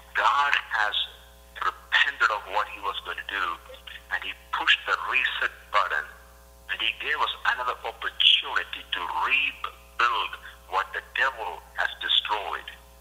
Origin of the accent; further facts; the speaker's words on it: India; I'm from India. I grew up there.